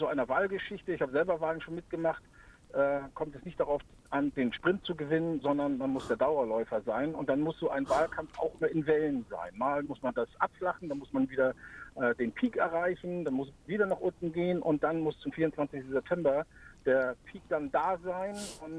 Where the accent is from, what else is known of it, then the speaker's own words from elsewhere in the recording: Schleswig-Holstein, Germany; Also ich bin ja Schleswig-Holsteiner